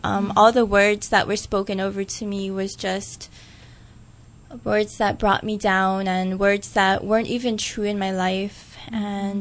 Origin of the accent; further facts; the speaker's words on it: Honolulu, Hawaii, United States; Okay, so I grew up in town. I'm actually from the Nu'uanu side, mm-hmm. So right where the poly starts. I'm a townie.